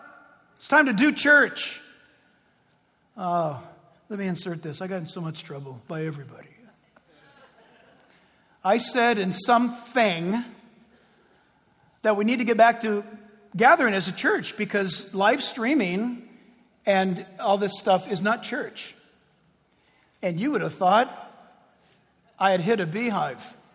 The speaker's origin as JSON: {"language": "English", "town": "San Diego", "region": "California", "country": "United States", "tie": "born there", "said": "I was born in California, born in San Diego, migrated."}